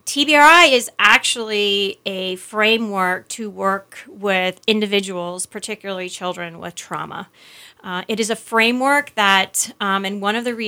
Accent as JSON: {"language": "English", "region": "North Carolina", "country": "United States", "moved": "yes", "lives_now": "Idaho, United States", "said": "I moved to Idaho from North Carolina. I am a Carolina girl."}